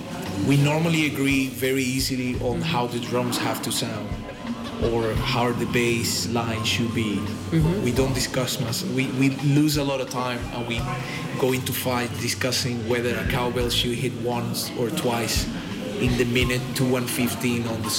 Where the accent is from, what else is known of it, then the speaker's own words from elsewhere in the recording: Venezuela; when I was growing up in Venezuela.